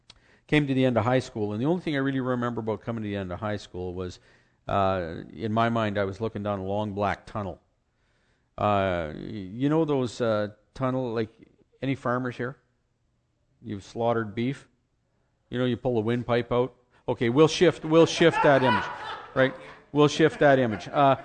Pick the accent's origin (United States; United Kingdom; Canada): Canada; Saskatchewan; I'm from Saskatchewan. Saskatchewan is like the northern frontier of the North American continent almost. Like we have in Saskatchewan, we got the northernmost international airport where I live.